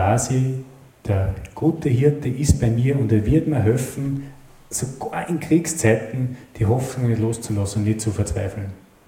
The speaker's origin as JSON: {"language": "German", "region": "Upper Austria", "country": "Austria", "said": "gleich bei uns im Mühlviertel oben."}